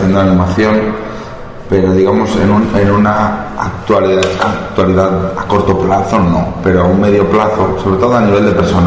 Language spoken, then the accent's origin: Spanish; Valencia, Valencian Community, Spain; yo vengo de Valencia y créeme, allí no era imaginario, allí era muy real todo aquello